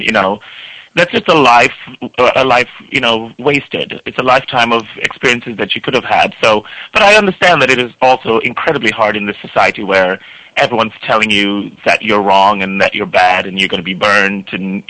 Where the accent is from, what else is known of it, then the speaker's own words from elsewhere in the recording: Jamaica; born there; moved away; When I first moved to this country, I was born in Jamaica, by the way.